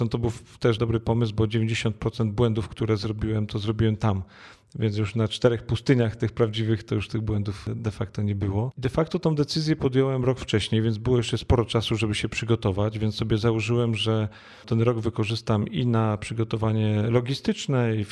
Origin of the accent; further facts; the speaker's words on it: Puszczykowo, Greater Poland Voivodeship, Poland; Ja się wychowałem w Puszczykowie, to jest taka miejscowość w otulinie Wielkopolskiego Parku Narodowego